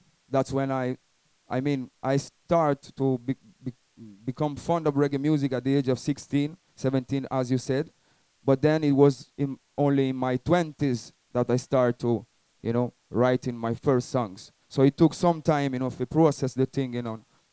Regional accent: Italy; also born or lived in England; I was born in England, but when I was like 9 years old, yeah, I moved to Italy with my mother, you know. So I grew up in Italy

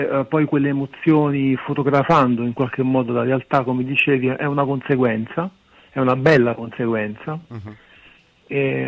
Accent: Naples, Campania, Italy; now in Milan, Italy; siamo di Napoli e Lorenzo è salentino.

